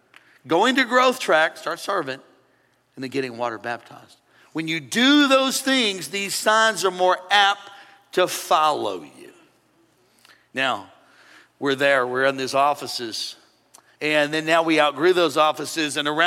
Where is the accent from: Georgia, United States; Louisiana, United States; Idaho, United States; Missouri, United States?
Missouri, United States; I'm from Missouri.